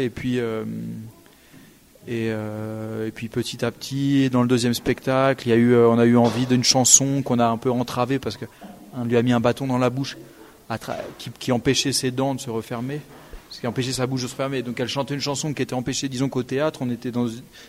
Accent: Vaour, Occitanie, France; On vient du Tarn, on vient de Vaourde, un petit village dans le Tarn.

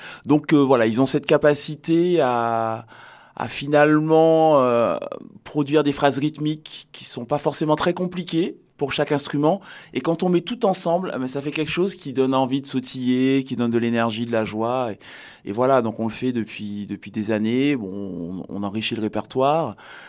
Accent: Martinique; moi, je viens de Martinique.

